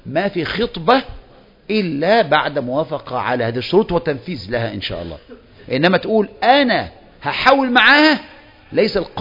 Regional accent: Egypt

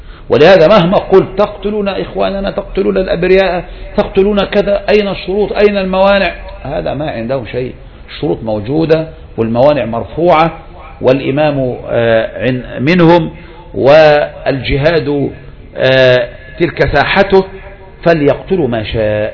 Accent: Egypt; عندنا في مصر الآن حرسها الله

